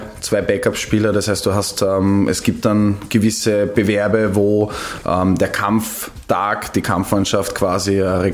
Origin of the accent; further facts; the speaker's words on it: Vienna, Austria; ich komme selber aus dem Ghetto Floridsdorf.